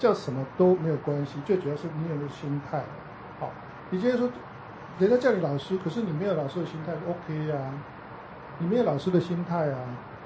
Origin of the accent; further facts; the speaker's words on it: Taiwan; 像以前我小时候在台湾的乡下